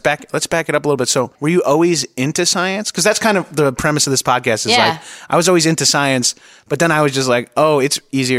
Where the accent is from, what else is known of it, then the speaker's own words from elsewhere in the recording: New York, United States; now in California, United States; I'm new to out here. I've only been out here for a few years. I'm from New York